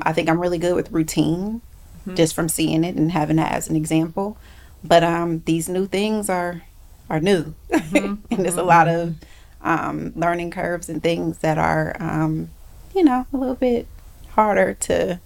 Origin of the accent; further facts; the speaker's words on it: Akron, Ohio, United States; I grew up in Akron, Ohio.